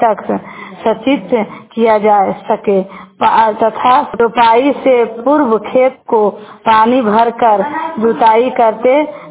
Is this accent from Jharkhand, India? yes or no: no; Kosla, Bihar, India; खंड आरतीगंज है, जिला नवादा है, कोसला के रहने वाली हूँ।